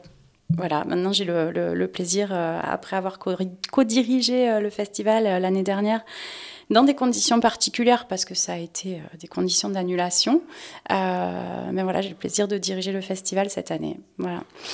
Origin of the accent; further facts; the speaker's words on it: Coimères, Nouvelle-Aquitaine, France; je suis originaire du Sud Gironde, j'ai grandi à Coimère, voilà. Enfant du pays, donc ma scolarité en grande partie à Bazas, avant de partir, mais pas trop loin, sur Bordeaux, faire mes études.